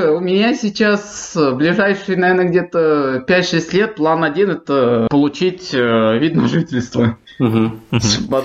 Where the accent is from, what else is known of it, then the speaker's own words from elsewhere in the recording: Kharkiv, Kharkiv Oblast, Ukraine; born there; учитывая, что я родился в Харькове.